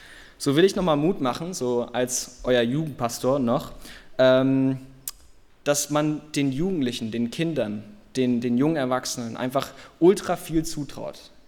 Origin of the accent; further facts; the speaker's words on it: United States; also born or lived in Africa; Ich sage das jetzt mal als Amerikaner. So, und auch jemand, der Erfahrung gemacht hat im Ausland, in Afrika und so.